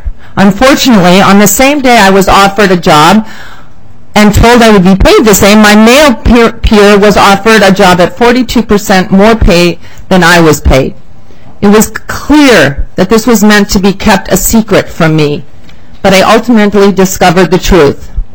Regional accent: Minnetonka, Minnesota, United States; now in Norway; I grew up in Hopkins, Minnetonka, Minnesota, and went to Hopkins Lindbergh High School.

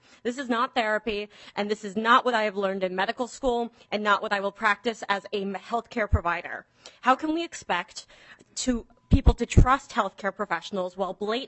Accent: Minnesota, United States; As a Minnesotan, I want to prove the phrase Minnesota nice.

